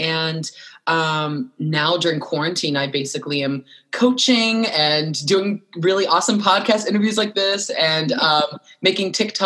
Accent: Wilmington, North Carolina, United States; I'm currently in Wilmington, North Carolina with my family. This is where I like grew up doing theater since I was like 10 years old.

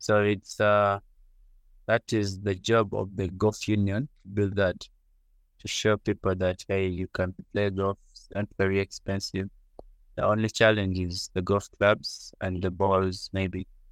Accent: Entebbe, Central Region, Uganda; Yeah, I was born in Uganda and I grew up in Uganda. I studied from Uganda.

